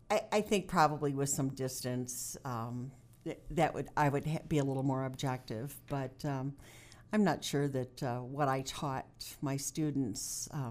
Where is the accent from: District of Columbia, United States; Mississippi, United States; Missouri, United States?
Missouri, United States; St. Louis; I grew up in the St. Louis area in West County before it was West County. At that time, it was pretty much country.